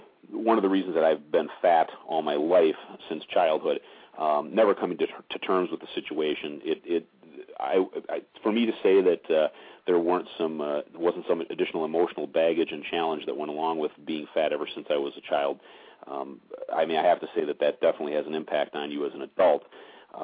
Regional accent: Milwaukee, Wisconsin, United States; Oh, yeah, my entire life. That is correct. Growing up in Beertown, USA, home of cheese and bratwurst

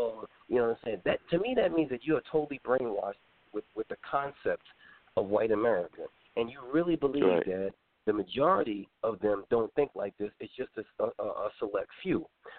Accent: Brooklyn, New York, United States; I grew up in Brooklyn. I grew up in Coney Island.

